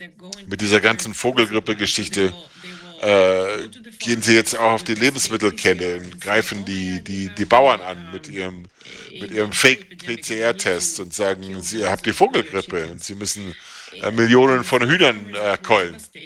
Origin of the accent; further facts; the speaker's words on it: Ukraine; Ich komme aus der Ukraine, ich habe Russland noch nie gehasst. Das hat dieser Krieg hat mein Land vernichtet, mein Dorf vernichtet, meine Stadt.